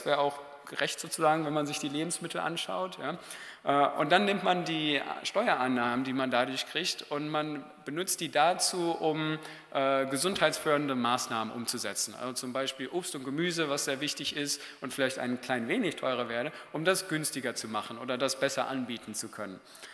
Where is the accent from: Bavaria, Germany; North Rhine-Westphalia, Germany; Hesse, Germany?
North Rhine-Westphalia, Germany; Ich komme eigentlich aus dem Pott